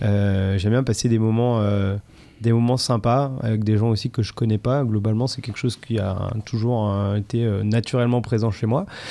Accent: Toulon, Provence-Alpes-Côte d'Azur, France; also born or lived in Marseille; Je viens de Toulon, mais j'ai fait mon lycée à Marseille.

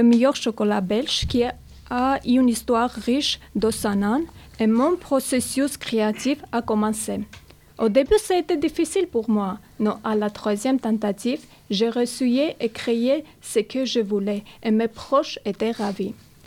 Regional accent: Ukraine; French is a second language; now in France; Je suis arménienne. Je suis venir d'Ukraine.

